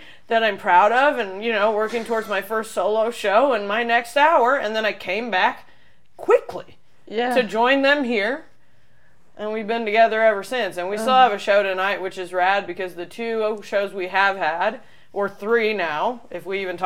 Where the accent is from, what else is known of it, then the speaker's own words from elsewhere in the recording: Indiana, United States; I mean, I got called all the slurs growing up in Indiana.